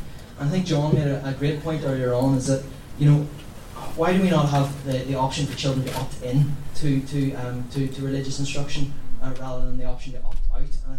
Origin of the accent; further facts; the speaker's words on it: Belfast, Northern Ireland, United Kingdom; growing up in East Belfast and going to what was for the most part a Protestant school